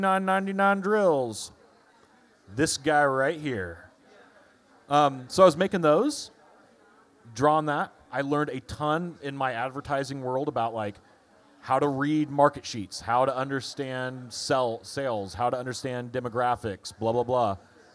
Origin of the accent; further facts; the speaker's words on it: Lafayette, Indiana, United States; Well, as a little whoop whoop, born and raised in Lafayette, Indiana.